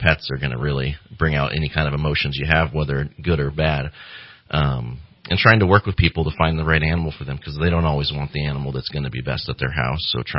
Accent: Oceanside, California, United States; born there; I was born in Oceanside on the naval base down there. My dad was in the Marines, but he was stationed there at the, I think it was a naval base in Oceanside.

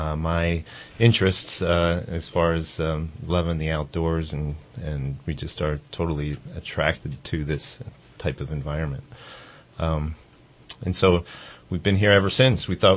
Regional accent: Folsom, California, United States; I grew up in Folsom, California, and it was strictly a geographic choice.

